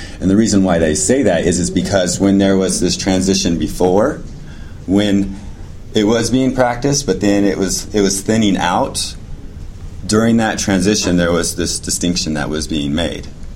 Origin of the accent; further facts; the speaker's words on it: Sacramento, California, United States; Yeah, and then I grew up in Sacramento, was quite active.